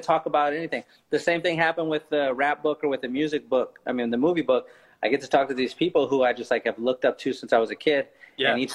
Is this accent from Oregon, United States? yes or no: no; San Antonio, Texas, United States; I grew up in San Antonio. I've been going to Spurs games my whole life. I was born in 81